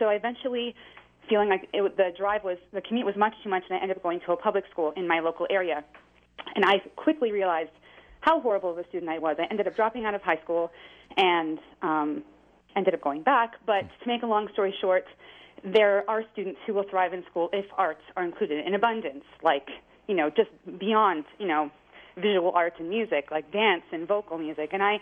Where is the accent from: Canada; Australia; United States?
Canada; Toronto, Ontario; I grew up in Toronto, Canada